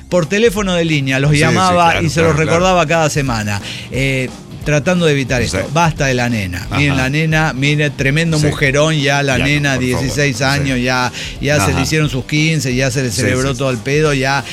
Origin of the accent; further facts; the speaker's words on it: Hermosillo, Sonora, Mexico; now in Avon, United States; Sí, soy, bueno, de Hermosillo, bueno, Sonora, soy norteño